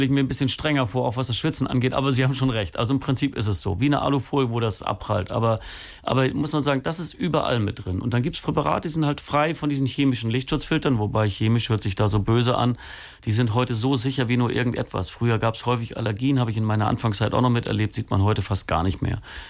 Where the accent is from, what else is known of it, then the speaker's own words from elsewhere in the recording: Schleswig-Holstein, Germany; normal können wir als Holsteiner 15 Minuten in der Sonne sein, ohne einen Sonnenbrand zu kriegen